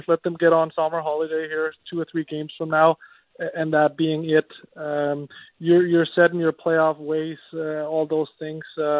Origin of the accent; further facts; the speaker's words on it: Denmark; I came over from Denmark